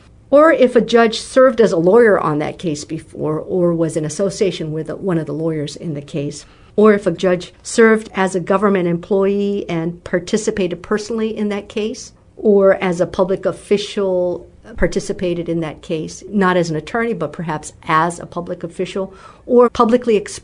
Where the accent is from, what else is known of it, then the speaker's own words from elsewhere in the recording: Japan; I'm originally from Japan. I'm a U.S. citizen, and I attended DOD schools overseas.